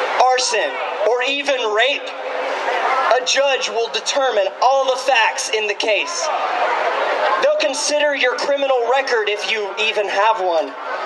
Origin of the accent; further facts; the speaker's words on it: Texas, United States; I was born and raised right here in North Texas